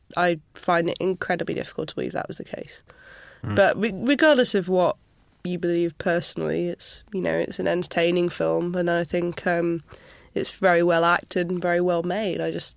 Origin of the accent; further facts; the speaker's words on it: Yorkshire and the Humber, United Kingdom; I grew up just outside of Sheffield and in sort of like, you know, 5-minute drive from all this rolling greenery.